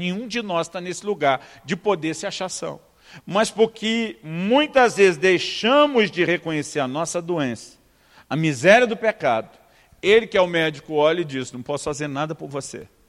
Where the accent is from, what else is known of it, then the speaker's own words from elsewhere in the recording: São Paulo, Brazil; como diria no interior de São Paulo, onde me criei